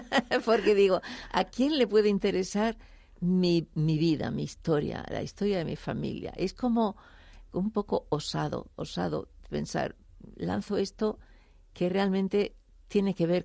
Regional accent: Zafra, Extremadura, Spain; me iban surgiendo mis propias anécdotas de mi infancia en Zafra

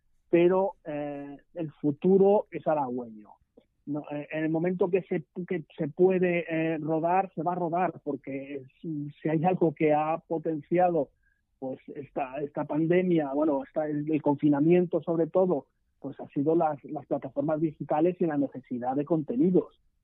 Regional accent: Madrid, Community of Madrid, Spain; Yo que soy de Madrid me lo encuentro a diario.

